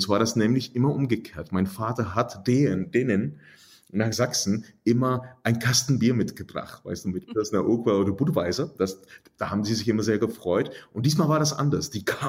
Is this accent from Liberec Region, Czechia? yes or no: yes; Lomnice nad Popelkou, Liberec Region, Czechia; bei uns in Lomnitz, in Nadbuchbalko, so heißt der kleine Ort, wo ich herkomme